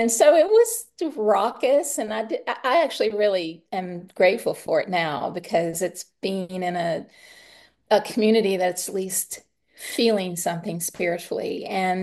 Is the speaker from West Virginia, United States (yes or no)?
yes; West Virginia, United States; my parents, I grew up in West Virginia, and my parents are very country folk.